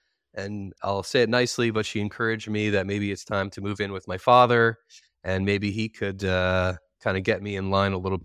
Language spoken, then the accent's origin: English; Washington Township, New Jersey, United States; I grew up in Washington Township, New Jersey, which is North Jersey. And I was there in a relatively normal, kind of, I would say, upper middle class family, Jewish, strong Jewish id